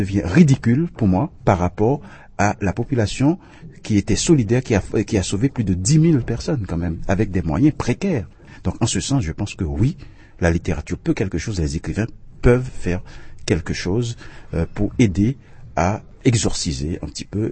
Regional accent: Haiti; que je retourne chez moi en Haïti

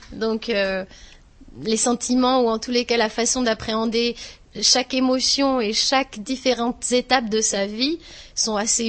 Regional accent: Marseille, Provence-Alpes-Côte d'Azur, France; Alors, moi, je suis marseillaise.

